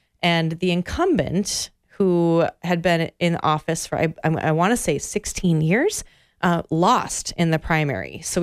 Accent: Crosslake, Minnesota, United States; Cross Lake is my hometown.

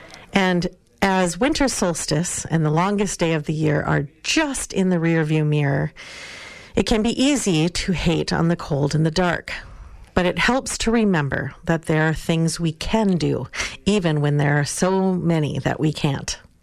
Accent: Grand Rapids, United States; When I was in elementary school, my hometown of Grand Rapids held a winter festival for several years, Vinterslass.

